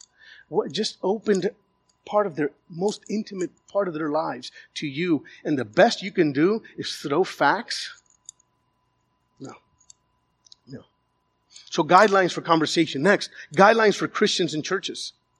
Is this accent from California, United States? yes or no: no; Miami, Florida, United States; growing up in Pequeña Havana, in Little Havana, come on. I couldn't come out to my parents and say something.